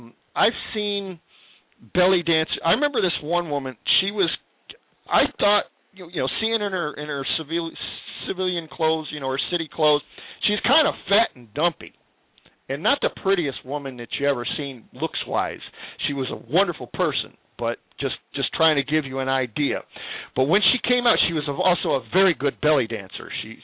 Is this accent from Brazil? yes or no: no; United States; I'm all American. I mean, I love my country.